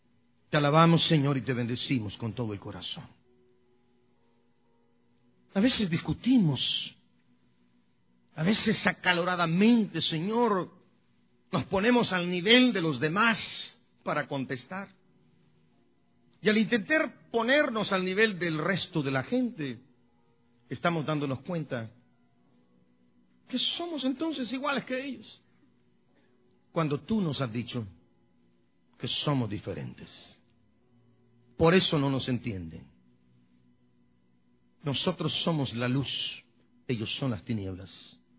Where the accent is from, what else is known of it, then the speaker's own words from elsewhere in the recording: Tampico, Tamaulipas, Mexico; Yo soy de Tampico, Tamaulipas, ¿verdad?